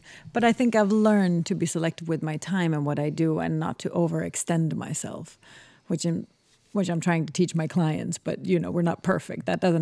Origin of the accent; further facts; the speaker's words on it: Sweden; Yeah, first immigration. I was born there. My brother was born there. My sister wasn't born there. I grew up